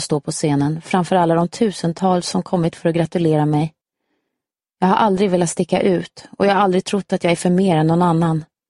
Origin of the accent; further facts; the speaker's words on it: Karlshamn, Blekinge, Sweden; moved away as an adult; trots att jag inte bott i Karlshamn sedan dagen efter jag tog studenten så är staden fortfarande hemma för mig och jag återvänder dit så ofta jag bara kan.